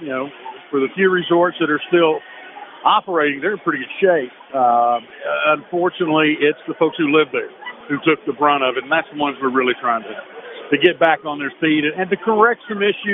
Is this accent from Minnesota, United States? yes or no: no; Nashville, Tennessee, United States; We grew up in the projects in East Nashville.